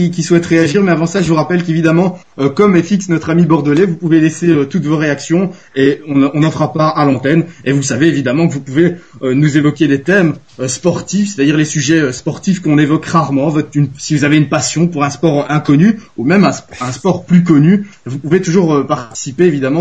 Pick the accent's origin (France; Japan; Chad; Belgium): Belgium; Je suis belge, c'est son rôle à lui, hein, c'est pas le mien.